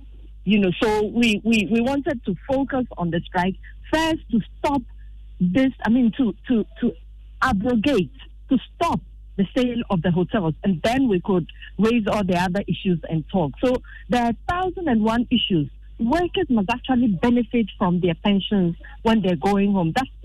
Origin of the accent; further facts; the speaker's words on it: Ghana; And for our own good as Ghanaian people, working people, let's suggest these and propose these restructuring